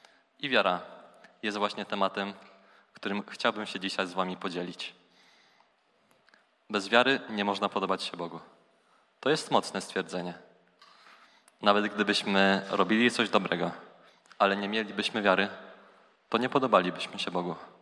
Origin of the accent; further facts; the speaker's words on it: Przemyśl, Subcarpathian Voivodeship, Poland; now in Kraków, Poland; Pochodzę z Przemyśla. Od kilku lat studiuję tutaj na krakowskim AGH.